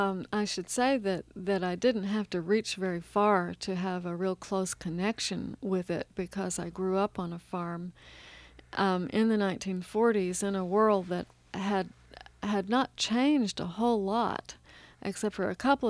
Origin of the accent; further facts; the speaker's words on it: Kentucky, United States; It was actually inspired by a true story. In western Kentucky, in my hometown, an event such as this actually occurred.